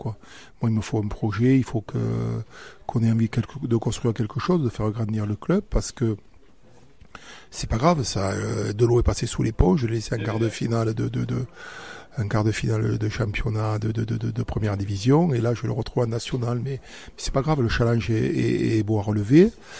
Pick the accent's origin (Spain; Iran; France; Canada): France; Ginestas, Occitanie; je suis Narbonnais parce que je suis d'un village à côté. Je suis de Ginestas, pour tout vous dire.